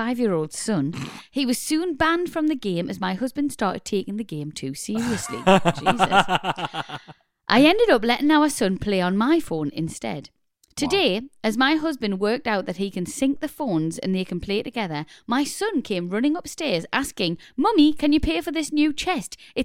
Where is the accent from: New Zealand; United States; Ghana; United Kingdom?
New Zealand; Love your podcast, and I'm from New Zealand.